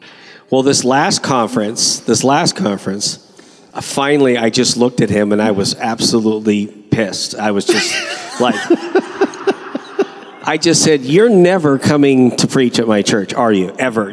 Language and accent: English; California, United States; I am from Southern California. I was raised with the hippies.